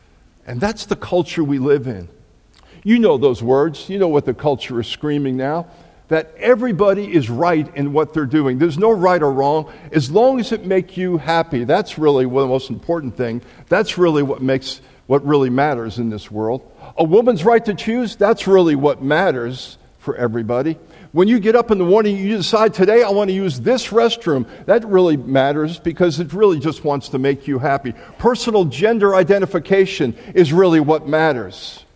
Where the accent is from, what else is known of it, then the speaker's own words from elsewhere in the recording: Long Island, New York, United States; Some of you know that I grew up on Long Island, right outside of New York City.